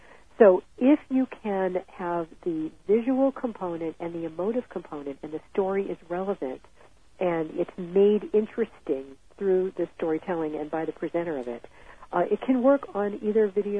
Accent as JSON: {"language": "English", "town": "Los Angeles", "region": "California", "country": "United States", "tie": "born or raised there", "said": "I grew up here in Los Angeles, and I grew up in a very polite family"}